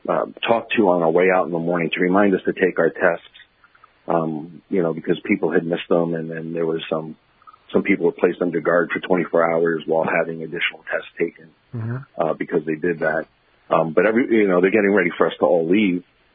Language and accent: English; New York, United States; accent: New York accent; they were surprised to learn that I was from New York. And I said, well, you know, I trained a lot of my New York accent out in high school and early college